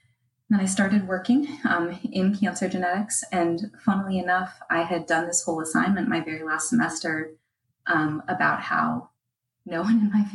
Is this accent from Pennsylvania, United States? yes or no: yes; Pittsburgh, Pennsylvania, United States; I'm from Pittsburgh, Pennsylvania.